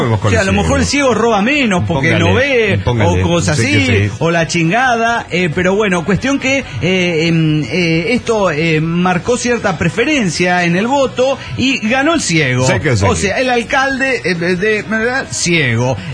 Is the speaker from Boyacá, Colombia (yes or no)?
no; Cali, Valle del Cauca, Colombia; born or raised there